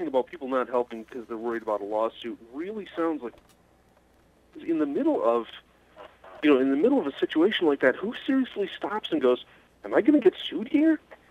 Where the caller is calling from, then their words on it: Iowa, United States; East Iowa.